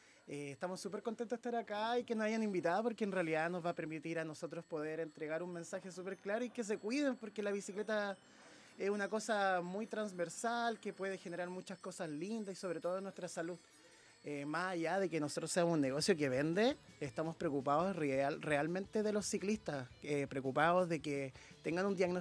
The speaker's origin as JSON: {"language": "Spanish", "town": "Santiago", "region": "Santiago Metropolitan", "country": "Chile", "tie": "born or raised there", "lives_now": "Viña del Mar, Chile", "said": "yo soy de Santiago oriundo, llevo 4 años acá"}